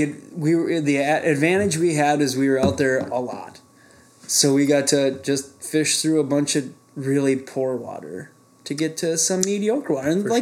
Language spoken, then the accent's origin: English; Federal Dam, Minnesota, United States; I grew up in Federal Dam, which is a crow flies, is maybe 7 miles from Pikedale. I grew up fishing Leech Lake